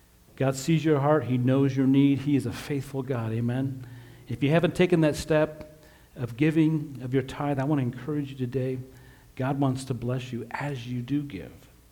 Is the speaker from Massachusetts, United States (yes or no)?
no; Utah, United States; born there; I was born in Utah.